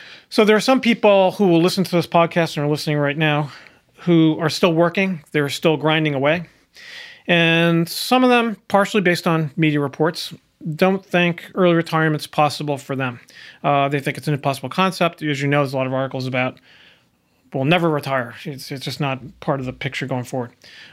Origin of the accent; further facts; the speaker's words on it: Massachusetts, United States; I took our son, our youngest is 17, up to my hometown last weekend up north of Boston where I grew up. So I grew up poor as well.